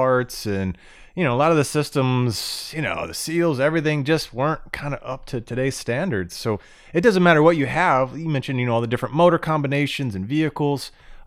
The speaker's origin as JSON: {"language": "English", "region": "Florida", "country": "United States", "tie": "born or raised there", "said": "I lived in Florida. I grew up in Florida, man. It was hot."}